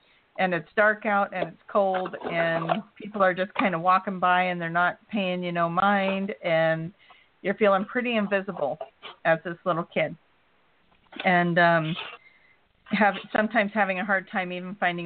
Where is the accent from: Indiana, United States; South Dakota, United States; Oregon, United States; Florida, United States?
Oregon, United States; We're both from Oregon, so